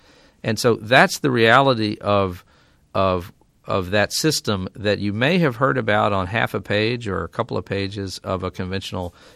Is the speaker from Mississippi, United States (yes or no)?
yes; Mississippi, United States; also born or lived in Arkansas; Well, I am a kid from the Mississippi Delta. I was born on the Arkansas side of the Mississippi River in the fall of 1964